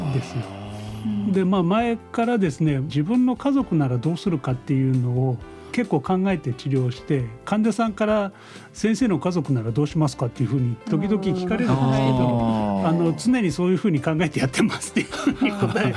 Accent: Kanazawa, Ishikawa, Japan; 私の実家は金沢市の片町にありまして

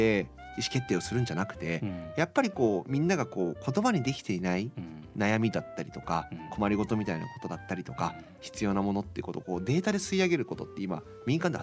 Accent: Toyama, Japan; 富山をずっと意識して生きてるわけではなくても、うん、富山愛みたいなものは、うん、なんかこう逆にね、外に行くことですごくこう、うん、意識することは増えたなって思いますね。

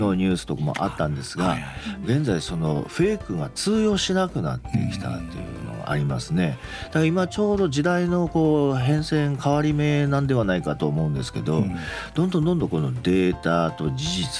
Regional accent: Oshima, Toyama, Japan; 私は旧大島町の出身ですから

